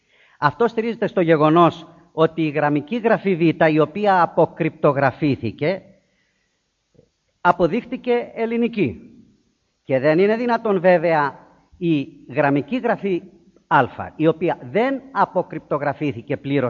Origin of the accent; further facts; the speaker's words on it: Greece; Έλληνες είμαστε ανέκαθεν. Έτσι διακήρυξαν οι πρόγονοί μας.